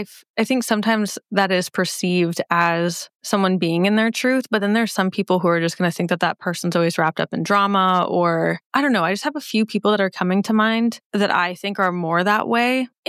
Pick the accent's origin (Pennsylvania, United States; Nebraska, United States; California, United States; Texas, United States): Nebraska, United States; Omaha; But I think about Omaha, which is my hometown and Kara's hometown, where literally everyone knows everyone.